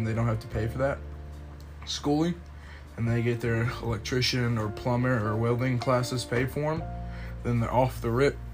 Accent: Houston, Texas, United States; I'm from Southeast Houston.

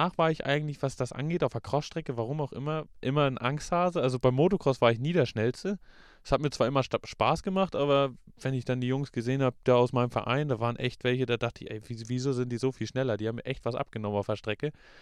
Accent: Malente, Schleswig-Holstein, Germany; now in Tensfeld, Germany; Da sind wir gleich nach Malente gefahren, mein Heimatverein, also da, wo ich groß geworden bin. Ich wohne zwar in Tensfeld und das ist auch jetzt mein Heimatverein

